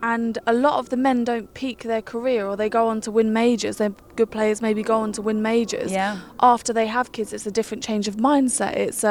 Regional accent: England, United Kingdom; my mum was from Cork. So even though I have Irish in my family, you know, I was from England

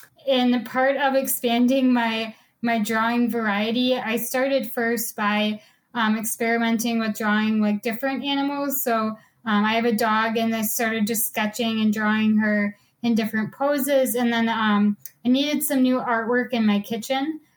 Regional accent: Wisconsin, United States; I'm based in Wisconsin. I was born and raised in Wisconsin, currently living in the Milwaukee suburbs area.

